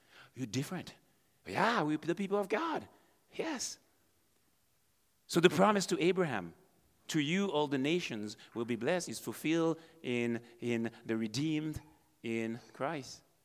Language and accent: English; Haiti; I'm from Haiti and have royal blood in my vein.